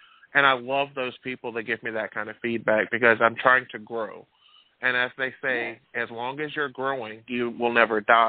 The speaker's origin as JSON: {"language": "English", "region": "Alabama", "country": "United States", "tie": "born or raised there", "said": "I'm born and raised in Alabama."}